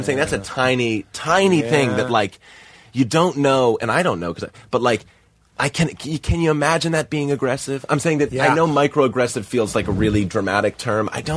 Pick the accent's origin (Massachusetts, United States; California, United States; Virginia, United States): Massachusetts, United States; Boston; I feel it. I mean, I'm from Boston, so I get this.